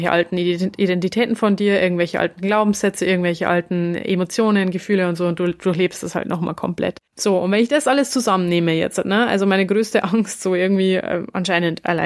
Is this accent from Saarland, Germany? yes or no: no; Passau, Bavaria, Germany; in Passau, wo ich herkomme, ursprünglich